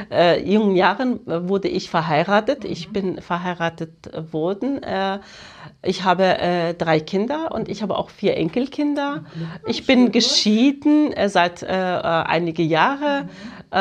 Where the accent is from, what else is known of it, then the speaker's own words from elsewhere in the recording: Eastern Anatolia, Turkey; now in Germany; Ja, ich bin Kurdin, ich komme aus Osttürkei, Marga.